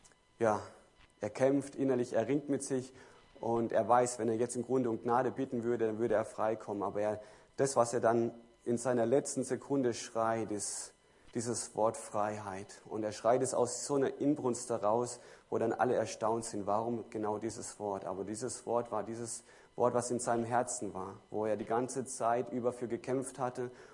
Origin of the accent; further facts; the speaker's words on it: Fürth, Bavaria, Germany; Ich komme aus Fürth